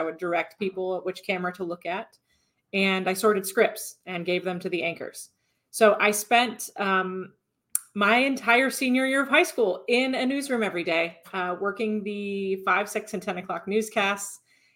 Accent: Cedar Rapids, Iowa, United States; So, Cedar Rapids was where I was from.

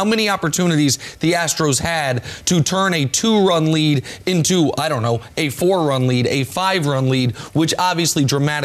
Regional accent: Kansas City, Missouri, United States; And my hometown Kansas City Royals were a big part of the revolution

